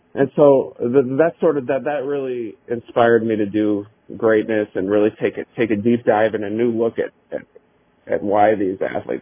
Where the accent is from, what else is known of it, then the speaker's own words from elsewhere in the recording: Chicago, Illinois, United States; also born or lived in Los Angeles; now in New York, United States; So I'm from Chicago originally, but, you know, we kind of wanted to change things up a little bit, so.